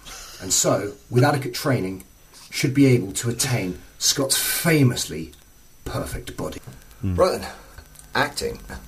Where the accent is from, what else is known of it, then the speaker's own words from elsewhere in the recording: West End, South East England, United Kingdom; I'm from West End. It's an area between Southampton and Eastleigh.